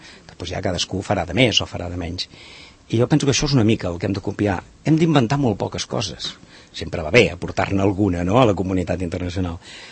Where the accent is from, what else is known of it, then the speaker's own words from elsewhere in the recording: Catalonia, Spain; en un país mediterrani, com som els catalans